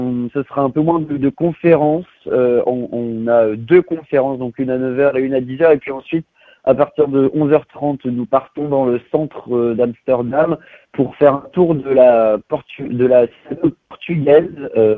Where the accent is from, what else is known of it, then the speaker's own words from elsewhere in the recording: Belgium; comme chez nous en Belgique, comme partout en Europe